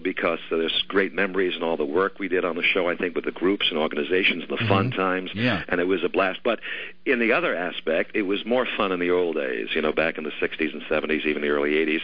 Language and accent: English; Brooklyn, New York, United States; now in Midwest, United States; I'm a New Yorker and, you know, I was born and bred in Brooklyn